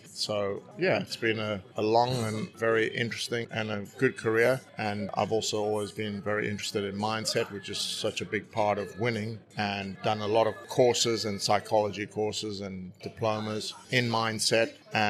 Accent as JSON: {"language": "English", "country": "South Africa", "tie": "born or raised there", "moved": "as an adult", "lives_now": "United Kingdom", "said": "I played college tennis in America. I grew up in South Africa and was one of their top juniors before going to America."}